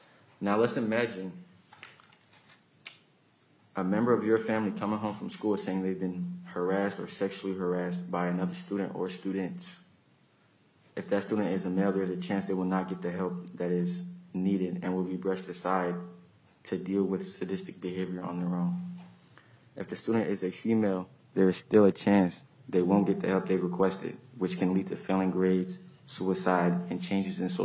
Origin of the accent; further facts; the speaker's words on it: Minneapolis, Minnesota, United States; I am from District 5. I graduated from Patrick Henry High School in the year of 2021 and have attended the Minneapolis School District my entire education.